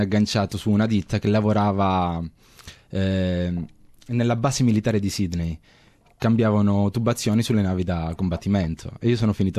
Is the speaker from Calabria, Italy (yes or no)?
yes; Calabria, Italy; moved away as an adult; also born or lived in Bologna; now in Australia; io sono nato in Calabria, adesso ho 30 anni, comunque ho lasciato la Calabria quando avevo 18 anni, sono andato a Bologna.